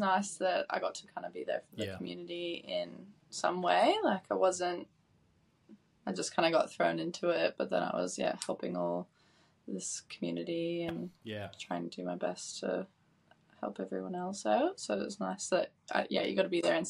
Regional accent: Canada; moved away; No, I'm from Canada. I've grown up, been born and raised in Canada and moved over to Congo in about 2020

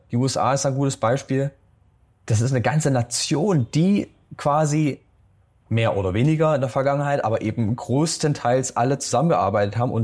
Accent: Germany; ich dann sage, ich komme aus Deutschland

